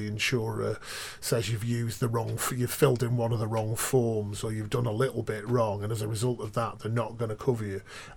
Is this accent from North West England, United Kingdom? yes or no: yes; Northwich, North West England, United Kingdom; I was brought up in Northwich, you know